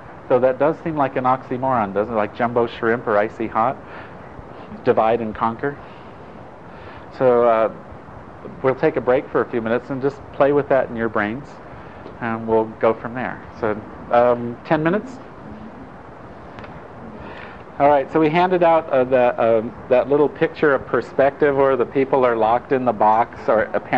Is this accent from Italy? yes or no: yes; Italy; I grew up in Italy, or Europe, and in general, Italy primarily.